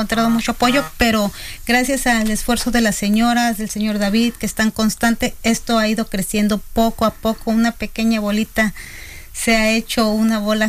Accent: Veracruz, Mexico; moved away as an adult; Tengo apenas 5 años aquí, llegué en el 2018 y yo soy del puerto de Veracruz.

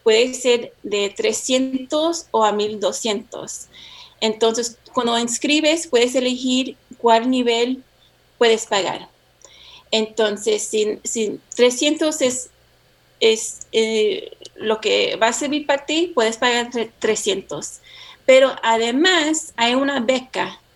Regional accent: Salinas, California, United States; now in San Francisco, United States; yo crecí, estoy acá en California, estoy ahorita en San Francisco. Yo me crecí aquí en Salinas. Mis abuelitos, por lado de mi papá, vinieron de Jalisco y mi mamá de Arizona y Texas.

